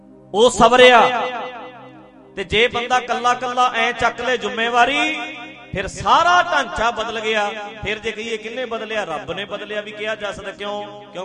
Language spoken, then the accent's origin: Punjabi; Dhadrian, Punjab, India; ਉਹਦੇ ਟੀਚਰ ਆ ਸਾਡੇ ਪਿੰਡ ਰੱਤੋ ਕੇ ਨਾਲ ਹੀ ਆ, ਇੱਥੇ ਮੇਰੇ ਢੱਡਰੀਆਂ ਪਿੰਡ ਦੇ ਨਾਲ ਪਿੰਡ ਰੱਤੋ ਕੇ